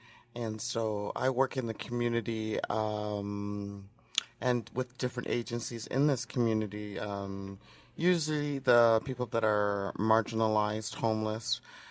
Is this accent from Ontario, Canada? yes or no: yes; Ontario, Canada; Well, I'm almost 60. I'll be 60 next year. So I grew up here in the Riverdale Regent Park community